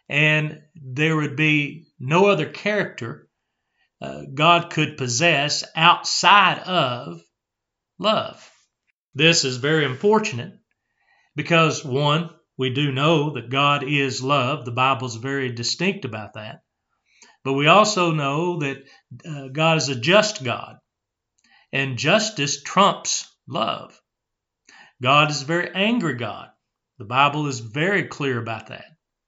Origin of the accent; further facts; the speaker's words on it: United States; as an American, I certainly appreciate the buffet system that we have in this country